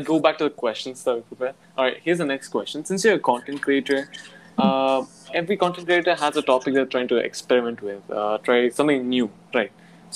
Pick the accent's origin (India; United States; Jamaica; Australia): India; I think I'm an Indian, so I can understand, I guess.